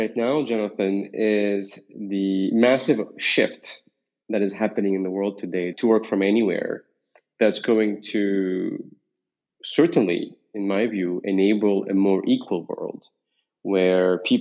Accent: Beirut, Beirut Governorate, Lebanon; Yeah, I was born in Lebanon in 1980. The first 11 years of my life was the Civil War. And I was living near the borders or the Green Line between Beirut East and Beirut West.

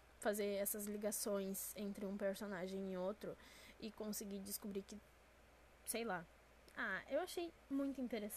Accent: Rio Grande do Sul, Brazil; mais conhecida aqui no Rio Grande do Sul como Brigada Militar, porque eu sou gaúcha.

